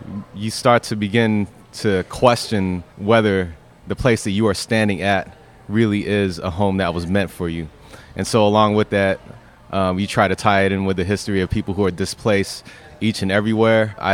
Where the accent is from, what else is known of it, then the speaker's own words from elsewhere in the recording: Bremerton, Washington, United States; also born or lived in Long Beach / San Diego / Hawaii; I was born in Long Beach, lived in San Diego, lived in 3 different places in Hawaii, settled in Bremerton, and then I graduated from high school there, moved to Seattle.